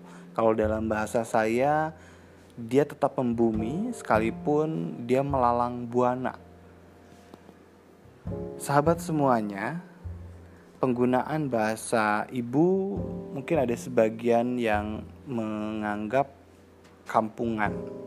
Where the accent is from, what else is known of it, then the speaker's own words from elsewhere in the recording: Indonesia; first language su; dalam bahasa daerah saya menggunakan bahasa Sunda